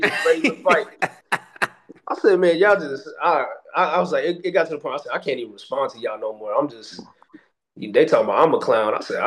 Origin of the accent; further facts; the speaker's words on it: New York, United States; and I grew up in New York. So I already know that loud mouth talk and all the rah.